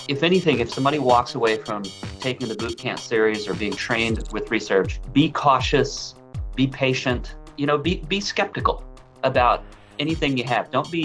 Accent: St. Louis, Missouri, United States; I grew up in St. Louis.

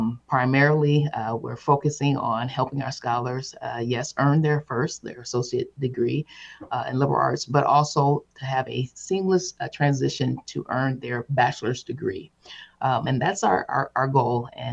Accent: Milwaukee, Wisconsin, United States; My hometown is Milwaukee, so

